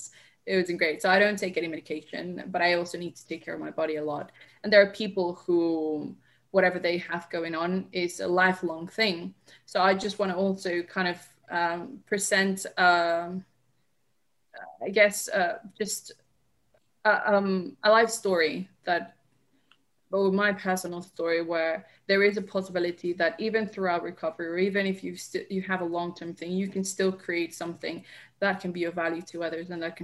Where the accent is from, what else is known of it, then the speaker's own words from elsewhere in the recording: Colombia; I'm originally from Colombia, so my name is a Spanish name.